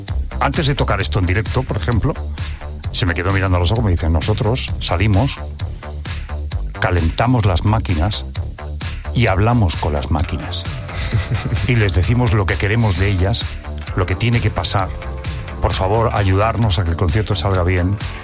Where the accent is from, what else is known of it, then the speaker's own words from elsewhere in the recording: Barcelona, Catalonia, Spain; born there; moved away as an adult; now in Madrid, Spain; Yo llevo 33 años en Madrid, pero yo soy nacido en Barcelona y trabajé mi primera época allí.